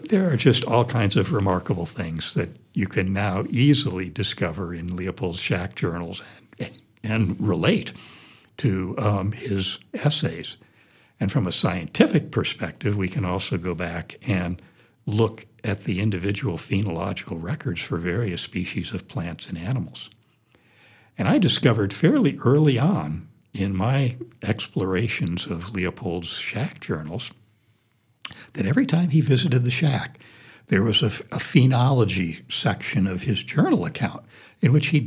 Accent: Washington, District of Columbia, United States; also born or lived in Cleveland, Ohio; I did, and again, since childhood, when I was growing up in Washington, D.C., in this case, one of my mentors was Rachel Carson.

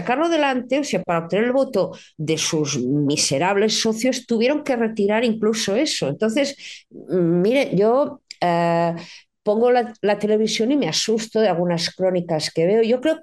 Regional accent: Barcelona, Catalonia, Spain; en mi tierra, en Barcelona, en Cataluña, hay mucha más gente normal de la que parece

